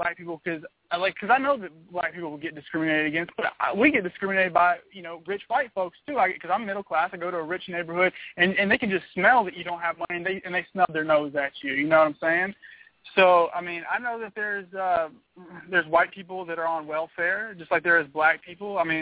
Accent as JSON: {"language": "English", "region": "Mississippi", "country": "United States", "tie": "born or raised there", "said": "I'm from the South. I was born in Mississippi, and I lived there for a long time."}